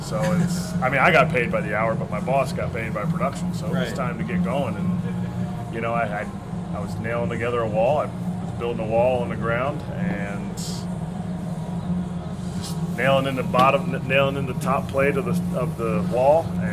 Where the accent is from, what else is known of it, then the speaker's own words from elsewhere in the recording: Philadelphia, Pennsylvania, United States; I was playing in Philly, and I'm from Philly